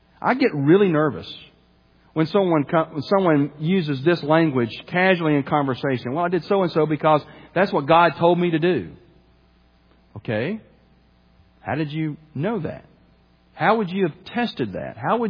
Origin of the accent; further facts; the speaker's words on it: Birmingham, Alabama, United States; the high school I went to and growing up in Birmingham was, it was founded in like 1967, and now it doesn't exist anymore.